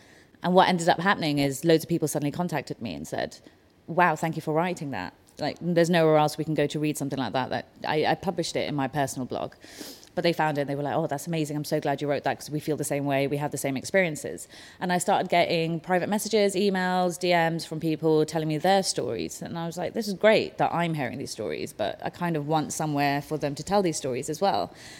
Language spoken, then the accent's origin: English; London, United Kingdom; I grew up in Southall and Hounslow, like the most brown places in London. Like, little India is Southall. I grew up there